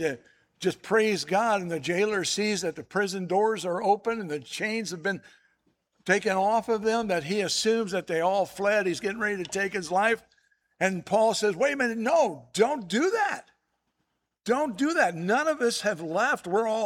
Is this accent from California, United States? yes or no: yes; California, United States; You know, I'm from Southern California. That's the spiritual Disneyland of California, in case you didn't know it.